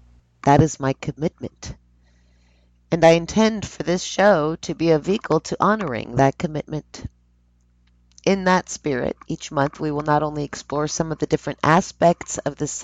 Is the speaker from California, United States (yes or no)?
yes; Los Angeles, California, United States; also born or lived in Paris, France; now in New Orleans, United States; I was born in Paris, France. I grew up in L.A., Los Angeles, and I've been in L.A., Louisiana, in New Orleans specifically, for 2 decades now.